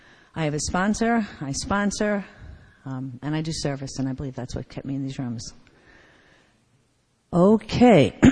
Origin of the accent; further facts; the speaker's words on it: Bayside, New York, United States; I was born in the Bronx, and I grew up in Bayside.